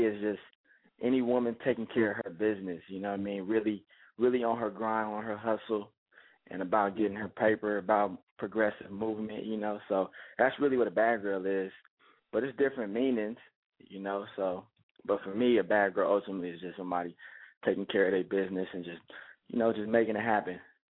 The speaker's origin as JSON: {"language": "English", "town": "Oakland", "region": "California", "country": "United States", "said": "I'm from Oakland, California. Clyde's from Oakland."}